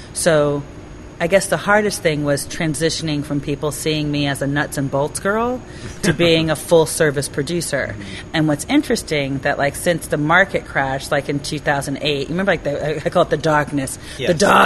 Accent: New Jersey, United States; So I grew up in Jersey, New Jersey, and I'm an Army brat, right?

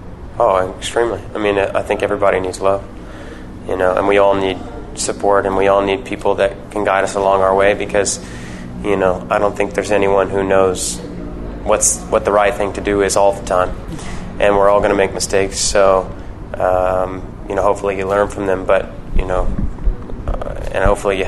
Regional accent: Texas, United States; we're both born and raised in Texas and are Texas natives and live there now.

